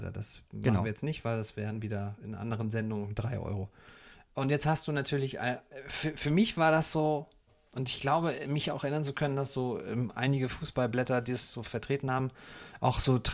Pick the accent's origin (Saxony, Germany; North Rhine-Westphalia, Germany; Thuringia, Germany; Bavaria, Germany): Bavaria, Germany; Würzburg; Da würde ich als Würzburger auf jeden Fall sagen, dass es so nicht geht.